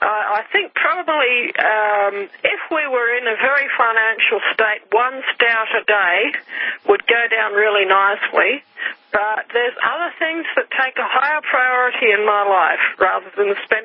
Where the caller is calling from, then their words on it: Australia; I'm calling from Australia.